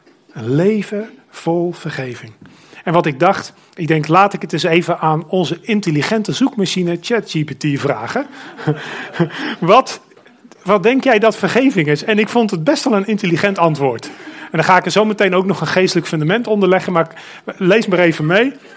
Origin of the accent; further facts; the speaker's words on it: Netherlands; hebben wij niet als Nederlanders onze cultuur zodanig opgelegd aan een heel andere cultuur, met het gevoel van wij zijn superieur.